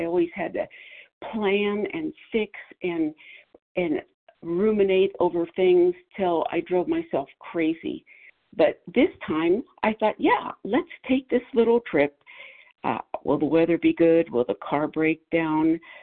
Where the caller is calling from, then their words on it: Arizona, United States; recovered in Arizona for today.